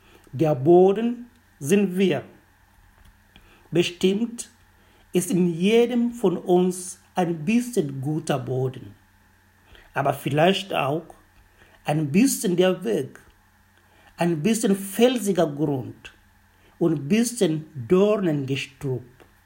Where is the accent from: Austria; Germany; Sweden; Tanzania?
Tanzania; Kilimanjaro; Ich bin in einem Dorf am Fuß des Kilimanjaros geboren und aufgewachsen.